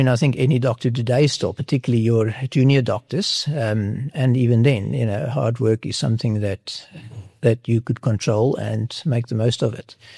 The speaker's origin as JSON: {"language": "English", "town": "Oosterivier", "region": "Western Cape", "country": "South Africa", "said": "he didn't know that I came all the way from Oosterivier, not far from Stellenbosch"}